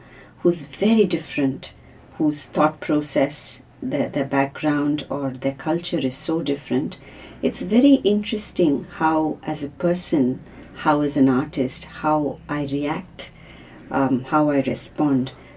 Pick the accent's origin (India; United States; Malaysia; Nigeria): India; Chennai, Tamil Nadu; I'm from Chennai.